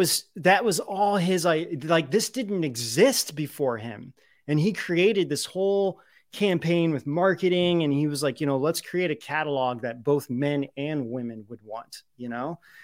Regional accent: Columbus, Ohio, United States; And okay, so I grew up in Columbus, Ohio. Everyone in Ohio knows Les Wexner because he owns everything.

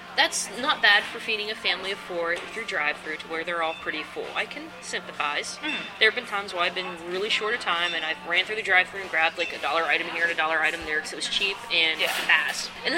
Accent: United States; as a country, as an American, I can say my country has a problem with our weight.

